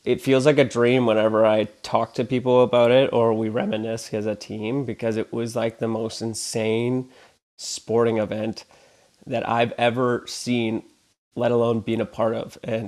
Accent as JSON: {"language": "English", "country": "Canada", "said": "But ultimately, I think it was a very proud moment as a Canadian"}